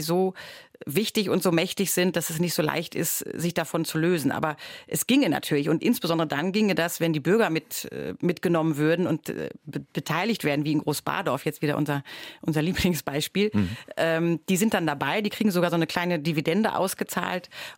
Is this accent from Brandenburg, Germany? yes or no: no; North Rhine-Westphalia, Germany; Ich komme aus dem Ruhrpott.